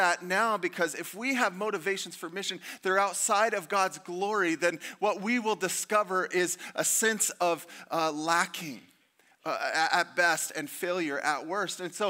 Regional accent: Las Vegas, Nevada, United States; I'm not Greek. I was raised in Vegas and did a lot of ministry in the west side of Chicago

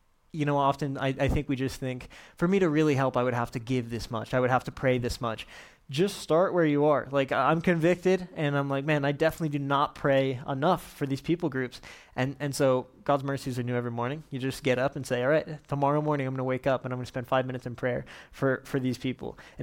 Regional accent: St. George, Utah, United States; They don't know that we're from St. George, Utah, and yet these kids' lives, and I would say even eternities, have been impacted

